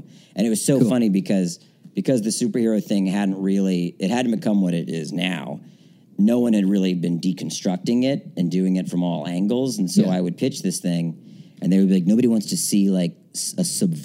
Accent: Maryland, United States; I'm from Maryland, but yeah.

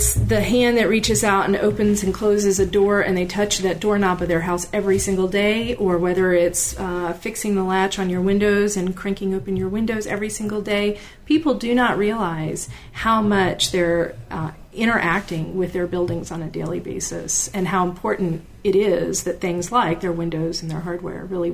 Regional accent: Williamsburg, Virginia, United States; In part, I think, from growing up in Williamsburg, Virginia, where Baldwin Brass did candlesticks and decorative lighting

